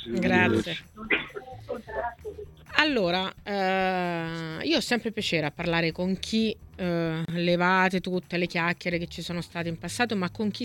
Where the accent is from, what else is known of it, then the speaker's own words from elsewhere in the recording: Rome, Lazio, Italy; perdonatemi se la mia pronuncia napoletana, essendo io romana, non sarà proprio perfetta. Mi sono allenata, ma sapete, il romano esce fuori.